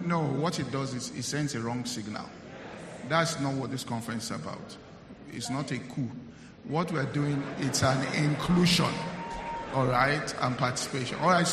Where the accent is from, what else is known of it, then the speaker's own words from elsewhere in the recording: Nigeria; So as a Nigerian with you, I'm answering the question for you.